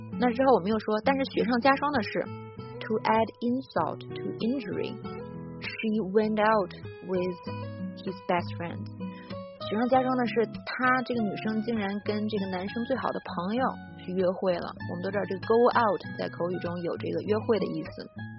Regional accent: China; 因为呢作为中国人通常能比较了解，因为我们可能会犯共同的错误

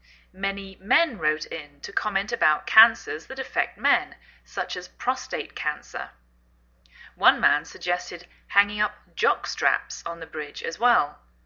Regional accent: England, United Kingdom; now in United States

